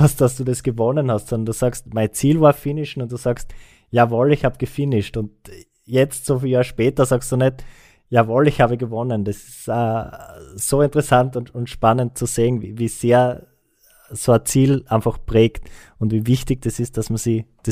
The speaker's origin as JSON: {"language": "German", "country": "Austria", "said": "Als Österreicher gibt es immer so diese Regel um den Daumen."}